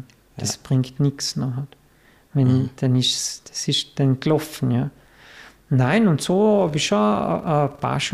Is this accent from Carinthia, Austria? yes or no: no; Vorarlberg, Austria; das war eine relativ kleine Community bei uns in Vorarlberg